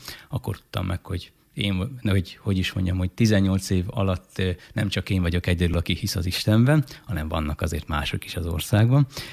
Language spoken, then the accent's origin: Hungarian; Budapest, Hungary; born there; az apai ágról pedig Budapeste. Ott is születtem, ahogy beszéltünk is erről, csak amikor két és féles voltam, akkor sajnálatos módon édesapám elhunyt, és édesanyám ekkor úgy döntött, hogy visszaköltözik nagyapámhoz